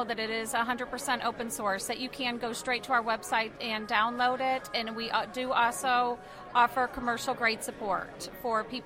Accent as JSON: {"language": "English", "region": "South Carolina", "country": "United States", "said": "South Carolina."}